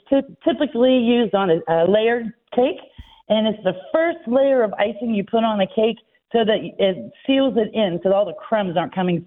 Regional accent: Pittsburgh, Pennsylvania, United States; now in Moorhead, United States; I'm from near the Pittsburgh area.

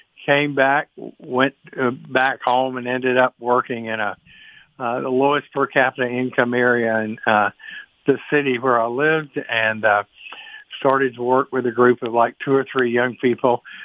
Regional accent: Jacksonville, Florida, United States; I am a Southerner by birth. I was born in Florida. Some people don't consider that to be Southern, but it's about as far south as you can get. And I grew up in Jacksonville, Florida, and had a wonderful life with a family.

